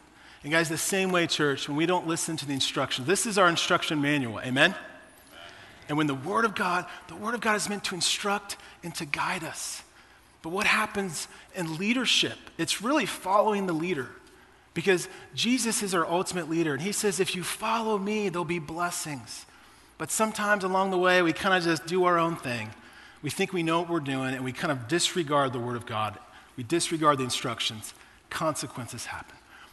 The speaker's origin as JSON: {"language": "English", "region": "Ohio", "country": "United States", "tie": "born or raised there", "moved": "yes", "lives_now": "San Diego, United States", "said": "I grew up in Ohio and I moved out to San Diego where my wife lived and was working in advertising."}